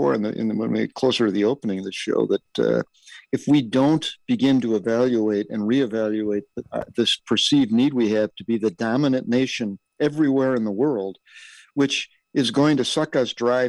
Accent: United States; It used to be, as an American, we sort of trusted what the intelligence apparatus and the CIA told us was going on.

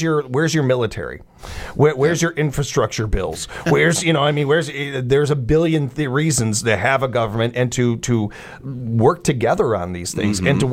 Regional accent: United States; I'm American.

